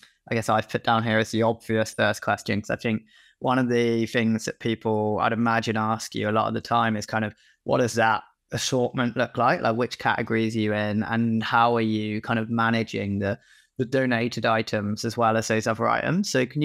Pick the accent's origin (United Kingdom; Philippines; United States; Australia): United Kingdom; Oxford, South East England; Growing up in Oxford, you know, they're a really big employer in the local area.